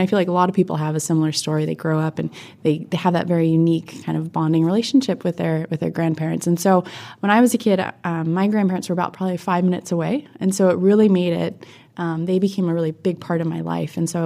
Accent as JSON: {"language": "English", "town": "Tustin", "region": "California", "country": "United States", "tie": "born there", "said": "Yeah, I was born in Orange County, basically area of Tustin."}